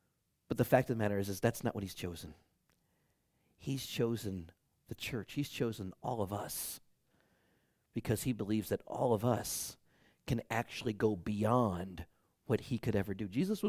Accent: Detroit, Michigan, United States; maybe growing up in Detroit taught me this.

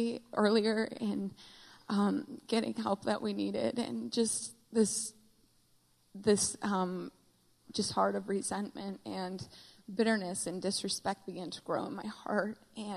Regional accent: Michigan, United States; I grew up in Michigan, so I like the cold.

